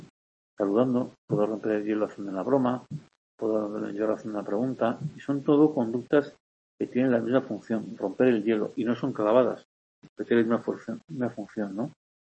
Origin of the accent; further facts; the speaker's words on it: Andalusia, Spain; Veo que la situación en mi tierra Andalucía es distinta que aquí.